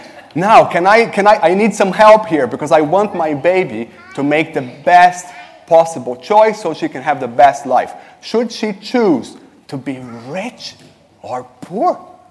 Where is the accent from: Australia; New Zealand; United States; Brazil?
Brazil; accent: Latin; English is a second language; moved away; If you detected an accent, a Latin, very charming Latin accent, that's funny. It's because I'm from Brazil, and I'm married to Annie, and we live in the village.